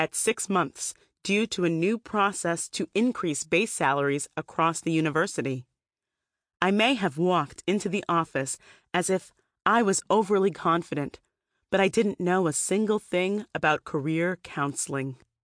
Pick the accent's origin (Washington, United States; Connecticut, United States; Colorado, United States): Connecticut, United States; now in New York, United States; I was about 2 years out of college and determined not to go back to my hometown in Connecticut and live with my parents.